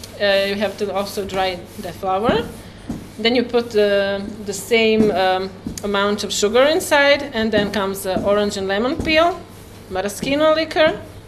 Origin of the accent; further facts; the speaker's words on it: Rab, Primorje-Gorski Kotar County, Croatia; I am from Rab and I live in Rab.